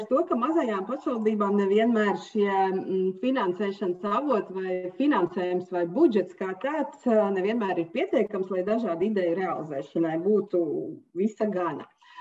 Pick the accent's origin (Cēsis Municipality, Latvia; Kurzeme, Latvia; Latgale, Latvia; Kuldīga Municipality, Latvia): Kuldīga Municipality, Latvia; Skrunda; un es esmu no Skrundas